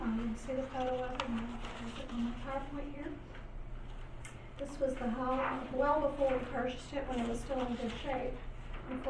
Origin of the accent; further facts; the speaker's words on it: Muskogee, Oklahoma, United States; As Joyce said, I'm from Muskogee.